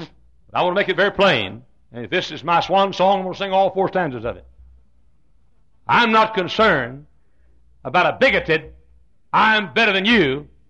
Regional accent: United States; I'm grateful tonight, as I said a while ago, and I'm winding down toward the end, but I'm grateful tonight that I'm an American.

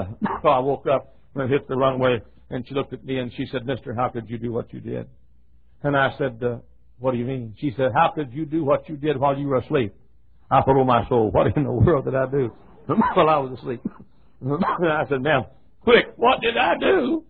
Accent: Texas, United States; But she was sitting there, and I'm from Texas, and so I said

